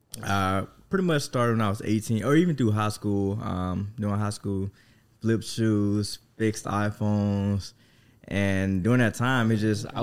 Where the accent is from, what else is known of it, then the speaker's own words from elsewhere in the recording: Mississippi, United States; Because it pretty much started when I moved over to Texas. Because, like, I'm from Mississippi, as everyone probably know by now.